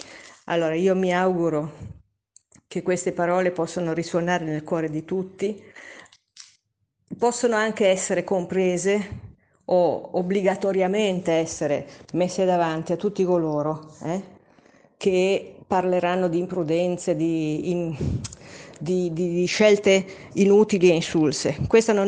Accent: Genoa, Liguria, Italy; io sono di Genova.

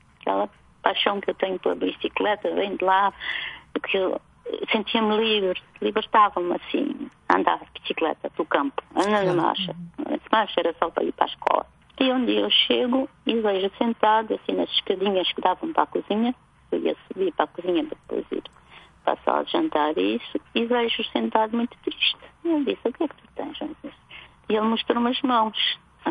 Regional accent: Mozambique; now in Portugal; Eu queria voltar para Moçambique, o meu pai tinha ficado.

